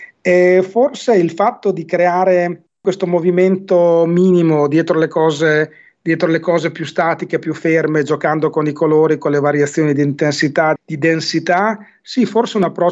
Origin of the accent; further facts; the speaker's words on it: Modigliana, Emilia-Romagna, Italy; nati a Modigliana, il mio paese